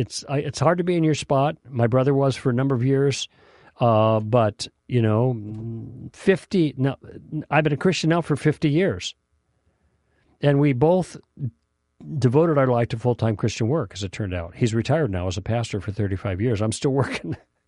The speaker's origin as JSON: {"language": "English", "town": "Chicago", "region": "Illinois", "country": "United States", "tie": "born or raised there", "said": "We grew up in Chicago, but now we were together enough where he could talk to me more."}